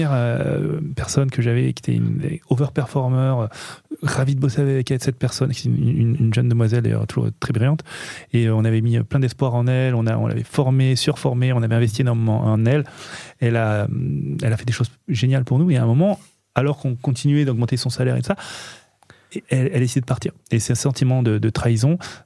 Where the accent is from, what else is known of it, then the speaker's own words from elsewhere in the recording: Nice, Provence-Alpes-Côte d'Azur, France; Non, ben non, on est niçois.